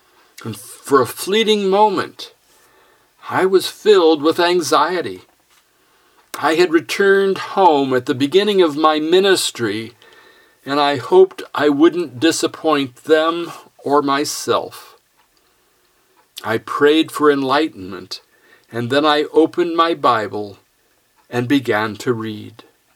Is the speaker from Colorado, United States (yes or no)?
yes; Sterling, Colorado, United States; I was invited back to my hometown of Sterling, Colorado, to preach in the church where I was raised, the First Presbyterian Church of Sterling.